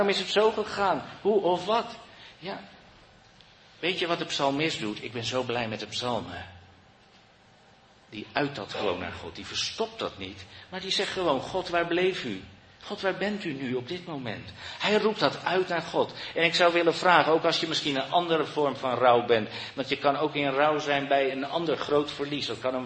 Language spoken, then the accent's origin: Dutch; Netherlands; ja, we hebben het weer als Nederlanders, we willen het allemaal aan elkaar vertellen.